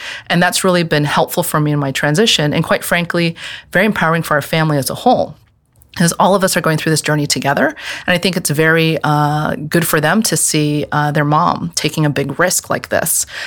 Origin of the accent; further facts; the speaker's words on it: Hong Kong; luckily I grew up in Hong Kong.